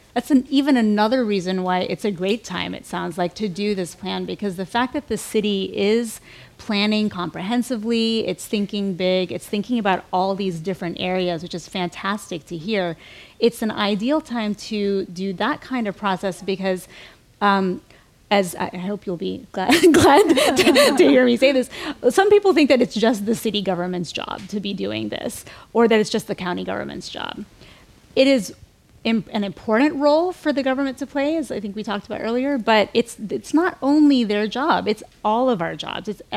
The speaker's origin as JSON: {"language": "English", "town": "Austin", "region": "Texas", "country": "United States", "said": "so I'm from Austin, so I know well what you're talking about."}